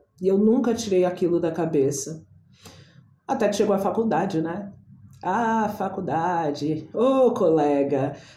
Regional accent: Diadema, São Paulo, Brazil; eu nasci, cresci e me desenvolvi na periferia. Eu sou da cidade de Diadema

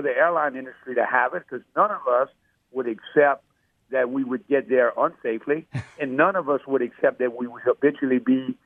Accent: Louisiana, United States; accent: South Louisiana; My accent is clearly a South Louisiana accent.

